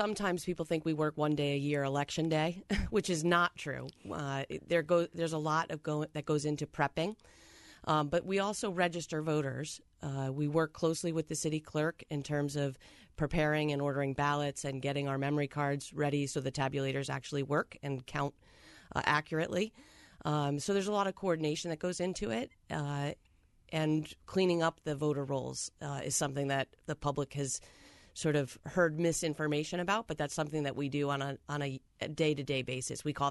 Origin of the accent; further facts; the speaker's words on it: Milford, Connecticut, United States; So I was born and raised in Milford.